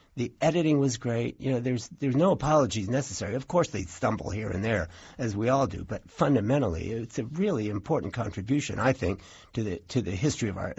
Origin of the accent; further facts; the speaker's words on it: Columbus, Ohio, United States; because I grew up in Columbus and football was in my DNA